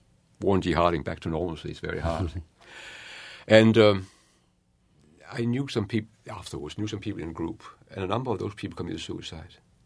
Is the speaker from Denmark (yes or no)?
yes; Denmark; I never saw liquidation. I'm lucky. But it happened in my hometown. I saw more of the punishment afterwards, where the Danish girls who had children, babies with German soldiers, were shaved.